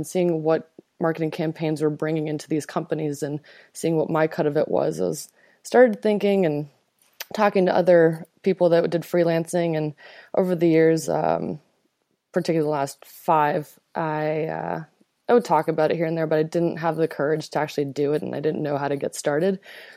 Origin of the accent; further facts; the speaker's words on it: Toronto, Ontario, Canada; also born or lived in Lithuania; So my mother and I emigrated from Lithuania during the Cold War to Toronto, and that's where I grew up.